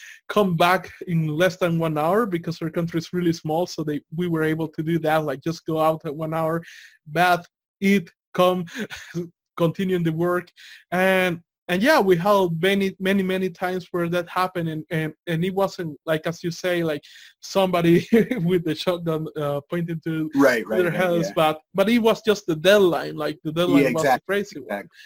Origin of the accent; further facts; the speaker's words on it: El Salvador; We're from the outside the U.S. We are from El Salvador